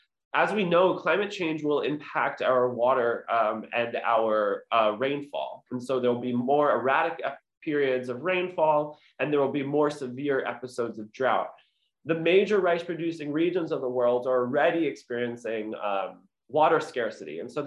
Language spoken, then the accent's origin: English; New York, United States; So I grew up on Long Island, New York, where my parents operated a small takeout lunch restaurant.